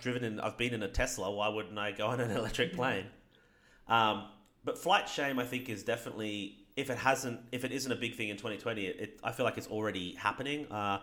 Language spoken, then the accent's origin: English; Australia; like in Australia, for example, for me to get from my hometown to Sydney, it's $70 for an 8 hour train ride